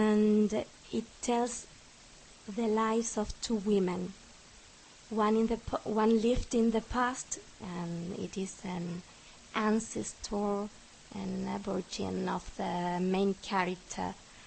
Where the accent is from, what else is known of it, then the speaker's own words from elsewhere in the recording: Canary Islands, Spain; English is a second language; moved away as an adult; now in Argentina; I'm from the Canary Islands, but I've been living in Argentina for 10 years now.